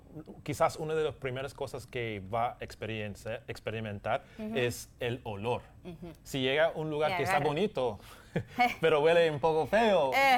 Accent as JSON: {"language": "Spanish", "region": "England", "country": "United Kingdom", "also_born_or_lived": "California", "second_language": "Spanish", "said": "Soy de Inglaterra."}